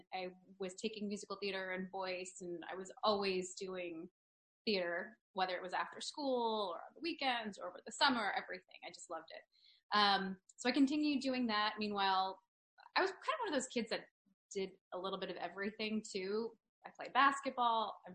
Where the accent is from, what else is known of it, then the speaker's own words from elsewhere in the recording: Cleveland, Ohio, United States; Okay, I grew up in Cleveland.